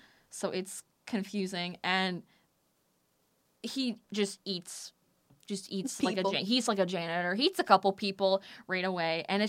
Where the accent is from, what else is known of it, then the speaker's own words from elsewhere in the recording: Wisconsin, United States; No, I'm from Wisconsin, so I... You know, I drink milk occasionally.